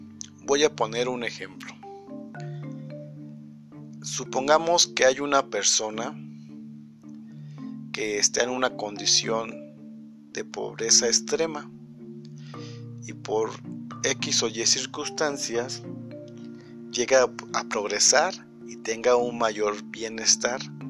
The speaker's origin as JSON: {"language": "Spanish", "country": "Mexico", "said": "el cómo nos vemos como mexicanos"}